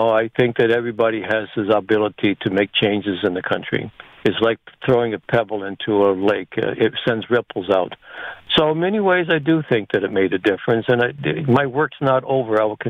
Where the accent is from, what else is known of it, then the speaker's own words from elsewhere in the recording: Newburyport, Massachusetts, United States; I calculated about 3,300 miles from my hometown in Newburyport, Massachusetts to San Diego.